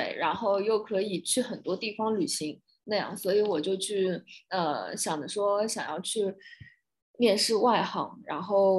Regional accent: Shanghai, China; 我是来自中国上海的

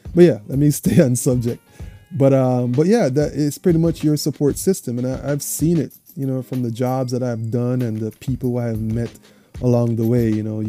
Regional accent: Jamaica; when I was growing up in Jamaica, I had friends, you could just go and talk to them

